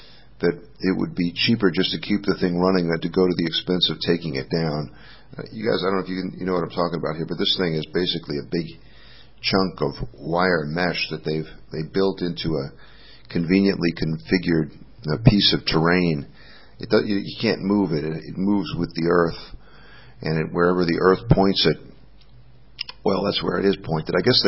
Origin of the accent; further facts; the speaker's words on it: New York, United States; The old New York accents are interesting. I say that as a New Yorker.